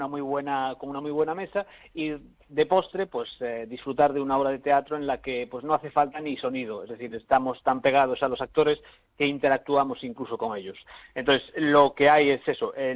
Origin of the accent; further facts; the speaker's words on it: Galicia, Spain; siendo gallego voy a decir ya que podría ir mejor.